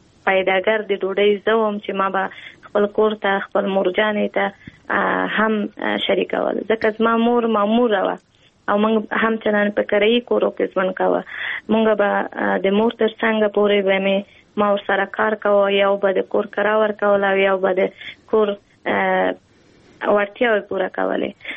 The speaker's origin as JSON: {"language": "Pashto", "region": "Kabul", "country": "Afghanistan", "tie": "born or raised there", "said": "په کابل کې زیږیدلی یم په کابل کې لویه شوی یم"}